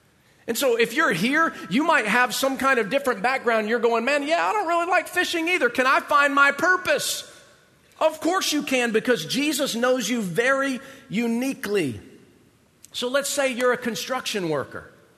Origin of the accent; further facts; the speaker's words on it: Georgia, United States; I know that I'm originally from Georgia, and that probably shocks everyone because you have this idea of what Southerners do and don't like.